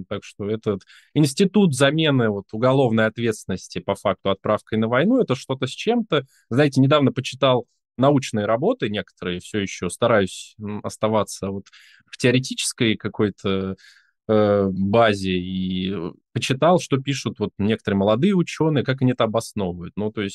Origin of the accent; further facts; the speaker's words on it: Tolyatti, Samara Oblast, Russia; моего родного города Тольятти